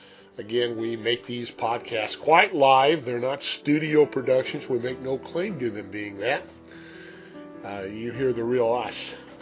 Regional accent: Kansas City, Missouri, United States; I actually grew up in the Kansas City area, but often visited that area.

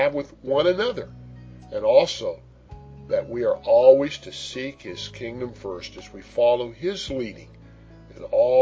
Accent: Kansas City, Missouri, United States; I enjoy writing about my hometown and my favorite food.

